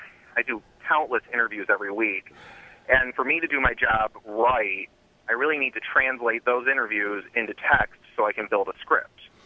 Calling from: West Irondequoit, New York, United States; West Irondequoit.

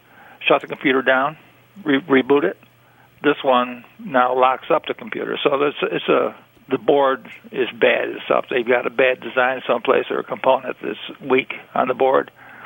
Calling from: Auburn, New York, United States; I'm not from Albion. I'm from Auburn.

